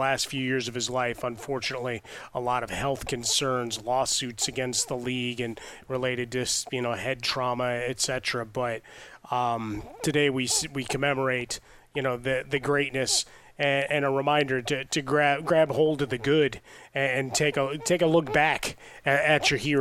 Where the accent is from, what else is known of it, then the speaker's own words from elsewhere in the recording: Chicago, Illinois, United States; For me, growing up in Chicago, we had Walter Payton